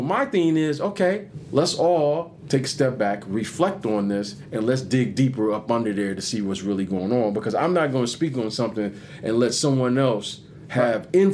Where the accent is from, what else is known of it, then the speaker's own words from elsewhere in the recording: Detroit, Michigan, United States; I grew up in Detroit